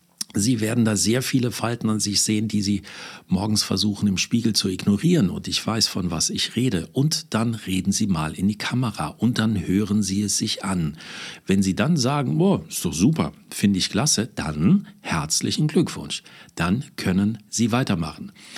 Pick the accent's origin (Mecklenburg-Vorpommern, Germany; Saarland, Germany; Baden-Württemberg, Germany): Saarland, Germany; wie man bei uns im Saarland so schön sagt, ein paar Streifen in der Aussprache drin haben.